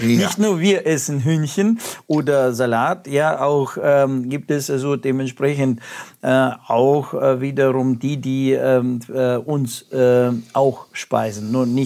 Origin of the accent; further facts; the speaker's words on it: Russia; German is a second language; now in Germany; ich komme ja aus Russland